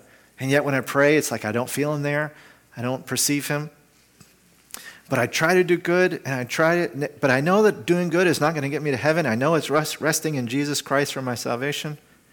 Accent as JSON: {"language": "English", "region": "the South", "country": "United States", "tie": "born or raised there", "said": "I grew up in the South, and it was in the gym."}